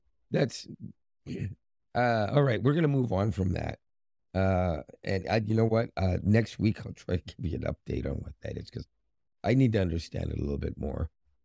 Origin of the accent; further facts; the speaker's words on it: Canada; and I'm Canadian, I'm embarrassed if this is true.